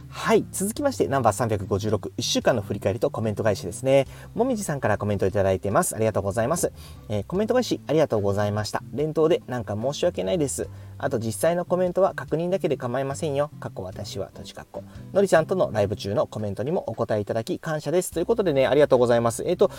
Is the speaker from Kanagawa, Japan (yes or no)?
no; Osaka, Japan; なんせ大阪生まれの大阪育ち、うどんと粉もんで育った人間なので